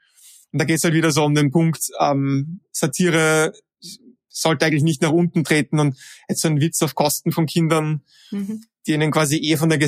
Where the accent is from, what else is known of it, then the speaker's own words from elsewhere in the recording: Vienna, Austria; weil wir sind aus Wien, wir leben in Wien